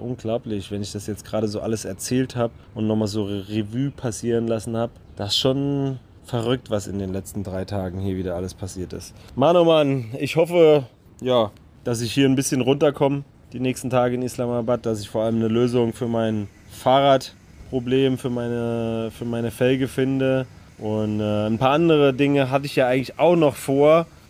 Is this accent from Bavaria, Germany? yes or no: no; Hesse, Germany; born or raised there